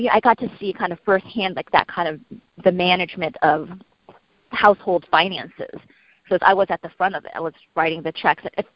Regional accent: United States; born there; I was born in the States. So it's like I was held back in preschool because I didn't speak English going into school.

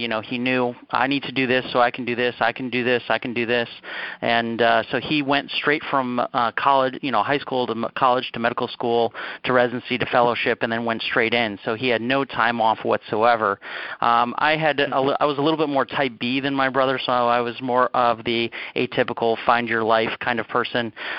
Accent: Illinois, United States; I originally grew up in the suburbs of Chicago.

